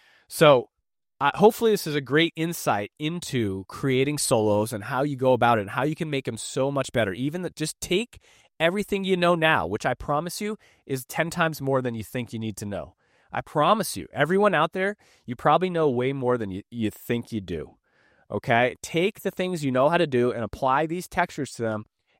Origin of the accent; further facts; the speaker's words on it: Boston, Massachusetts, United States; I got thick skin. I'm from Boston.